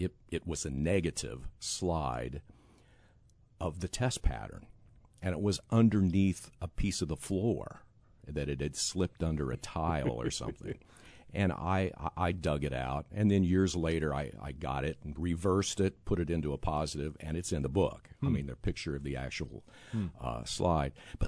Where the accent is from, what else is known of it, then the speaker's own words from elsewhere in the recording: Taylorville, Illinois, United States; I was in Taylorville.